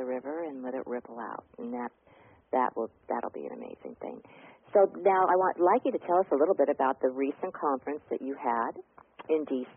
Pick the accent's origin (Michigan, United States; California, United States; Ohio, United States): California, United States; Yeah, actually, I'm from California, too, like Michael, so yeah.